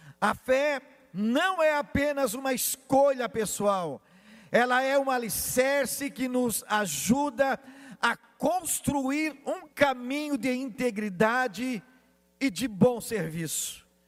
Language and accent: Portuguese; Camboriú, Santa Catarina, Brazil; A região de Camboriú, a minha terra, a nossa terra, há anos aguardava a oportunidade de ter um representante nesta casa.